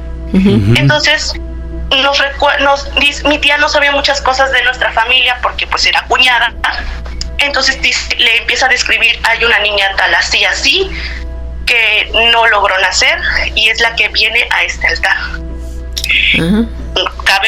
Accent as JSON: {"language": "Spanish", "region": "Veracruz", "country": "Mexico", "said": "y soy de Veracruz"}